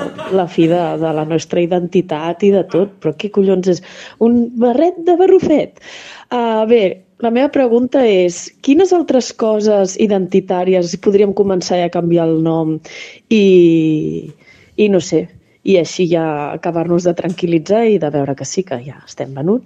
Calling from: Sabadell, Catalonia, Spain; de Sabadell i volia dir-vos que aquesta setmana he anat a 2 concerts de Nadal a l'escola

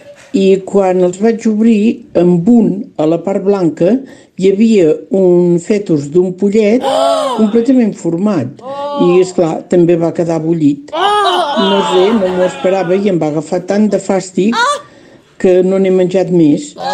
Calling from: Olot, Catalonia, Spain; d'Olot i us volia preguntar a veure si me podeu solucionar una cosa

